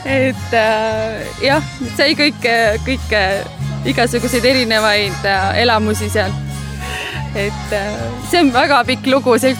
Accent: Saare County, Estonia; now in Muhu, Estonia; ma olen saarlane, aga mees on muhulane.

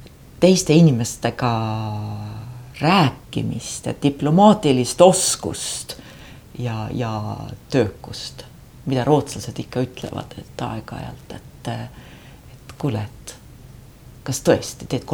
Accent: Saare County, Estonia; mida nagu mina olen Saaremalt tõesti nagu kaasa saanud

